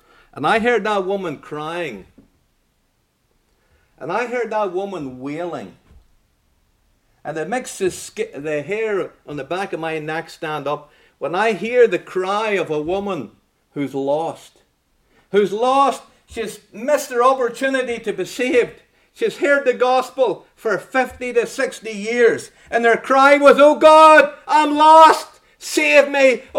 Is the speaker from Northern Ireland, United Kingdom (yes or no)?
yes; Northern Ireland, United Kingdom; now in Scotland; When I came over here from Northern Ireland, I was amazed at all the wee roads and stuff around Dumfries and Galloway.